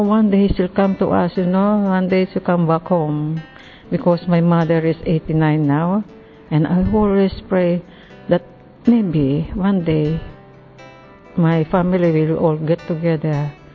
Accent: Philippines; English is a second language; I am from the Philippines.

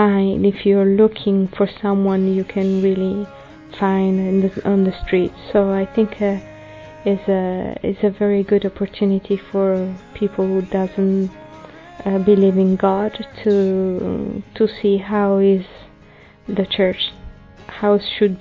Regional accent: Italy; I come from Italy.

